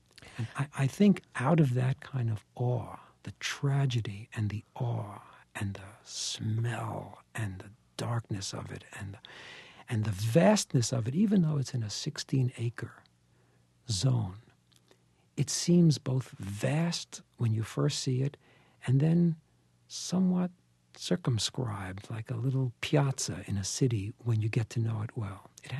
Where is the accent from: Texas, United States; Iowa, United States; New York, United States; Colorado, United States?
New York, United States; New York City